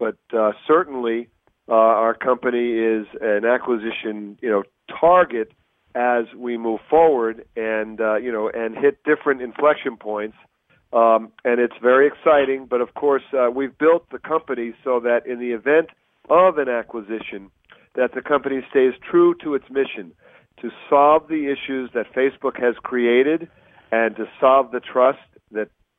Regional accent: New York, United States; born there; I was just in New York over the weekend. I love New York. You know, I was born in New York.

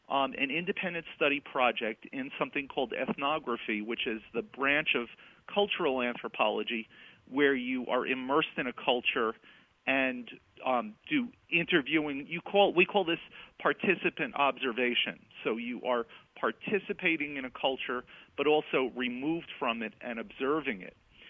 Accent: New York, United States; I grew up in New York and never really had any interaction with Native Americans of any kind

